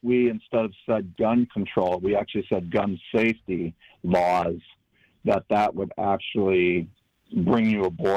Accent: Wisconsin, United States; So, sir, I grew up in Wisconsin, a small town of 2,000 people, and we went to gun safety class.

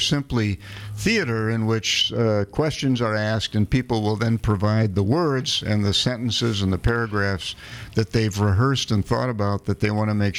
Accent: United States; Well, I'm not sure that the problem, as an American, I have is that apparently political machinery doesn't work.

